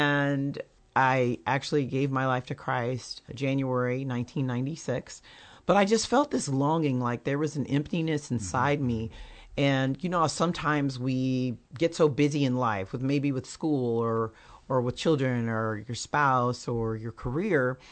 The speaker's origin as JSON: {"language": "English", "town": "Chicago", "region": "Illinois", "country": "United States", "tie": "born or raised there", "said": "so I was raised in Chicago, Illinois by a single mother who was a teacher."}